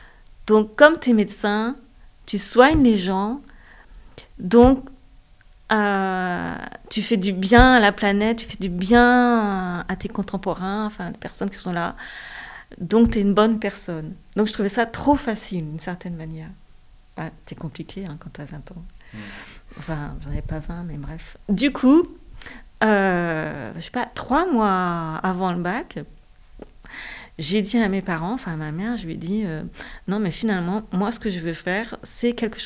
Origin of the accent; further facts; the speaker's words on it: Toulon, Provence-Alpes-Côte d'Azur, France; born there; now in Brest, France; je suis née à Toulon, je vis à Brest et je suis artiste plasticienne.